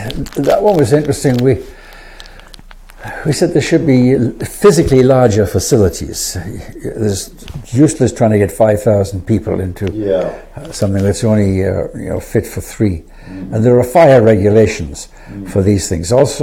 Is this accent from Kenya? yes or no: no; Canada; I said, because, madam, I am a Canadian and I am free to telephone any hotel that I wish in this country or in any other.